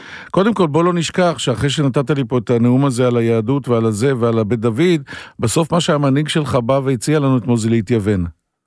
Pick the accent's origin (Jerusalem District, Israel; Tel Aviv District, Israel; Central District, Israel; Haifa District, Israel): Tel Aviv District, Israel; Holon; אני מחולון, גר בדירה סחורה, לא אליטה, לא.